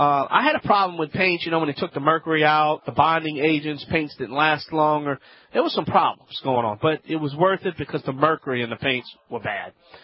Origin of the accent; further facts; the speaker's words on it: Louisiana, United States; from the Bayou Land. Just remember, I was green before green was even cool.